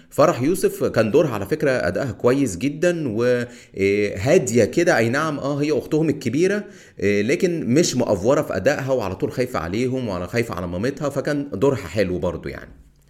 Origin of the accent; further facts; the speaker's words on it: Egypt; يعني انا راجل من مصر